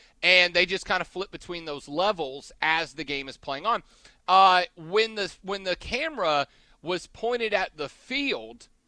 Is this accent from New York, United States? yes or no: no; New Orleans, Louisiana, United States; I know I'm kind of going to my hometown team here, but here's the deal. Like, Saints, could you imagine, the New Orleans Saints have one of the loudest home stadiums